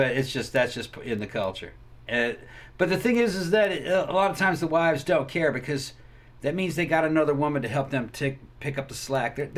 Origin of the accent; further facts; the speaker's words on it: Brazil; growing up in Brazil